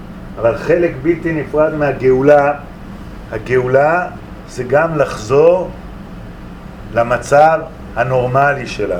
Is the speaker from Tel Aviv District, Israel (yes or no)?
no; Jerusalem, Jerusalem District, Israel; born there; אני נולדתי בבית וגן, נולדתי בבית וגן. כשאני נולדתי בבית וגן היה מקום ריק לגמרי.